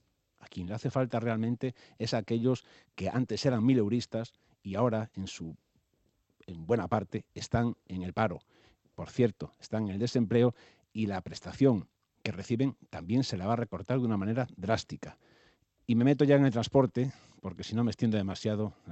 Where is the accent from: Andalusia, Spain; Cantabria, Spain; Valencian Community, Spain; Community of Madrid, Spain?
Community of Madrid, Spain; Madrid; Yo como ciudadano madrileño